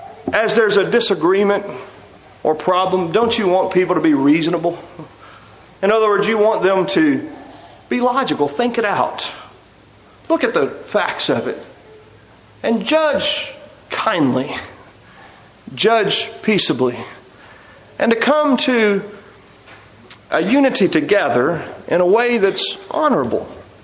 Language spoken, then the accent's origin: English; Texas, United States; now in Florida, United States; We've lived here about 6 years, and I'm from Texas, and skunks were a very common thing out there. I haven't smelled the first one since we moved here to Florida.